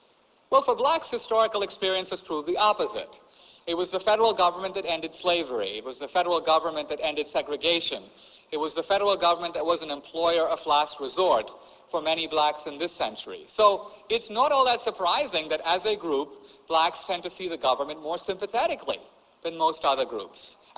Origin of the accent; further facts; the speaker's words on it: India; I'll give an example from my own country. When my parents were growing up in India